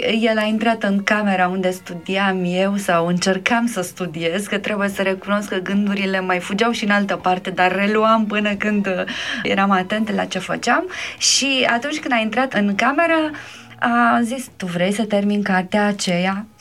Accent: Constanța, Constanța County, Romania; born there; M-am născut în Constanța, o localitate în județul Constanța, aproape de Constanța. M-am născut într-o familie creștină.

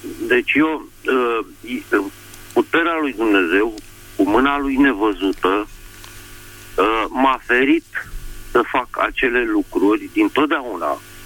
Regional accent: Bucharest, Romania; și sunt din București

